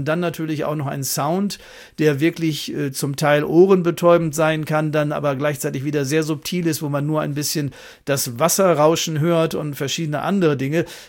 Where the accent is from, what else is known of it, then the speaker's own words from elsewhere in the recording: Germany; weil ich als Deutscher und Europäer natürlich diese Seite vielleicht sehr viel besser darstellen kann